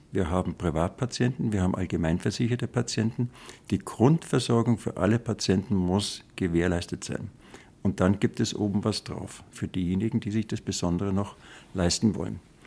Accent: Bavaria, Germany; Ich bin Bayer, ich bin gern Bayer und ich bekenne mich dazu.

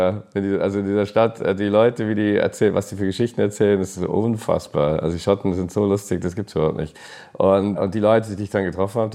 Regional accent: England, United Kingdom; now in Germany; weil ich wollte wieder zurück nach England mal, um zu schauen, wo ich herkomme.

